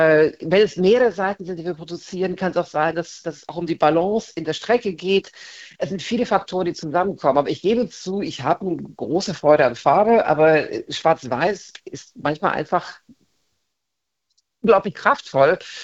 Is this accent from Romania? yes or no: yes; Transylvania, Romania; now in Germany; Bilder aus meiner Heimat, aus Transsilvanien, wo ich auf der Straße meist einen Hintergrund aufgebaut habe